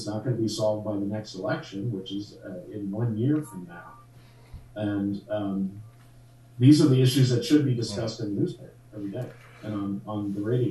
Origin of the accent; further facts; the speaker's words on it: United States; See, I bring this up again. I'm the American here.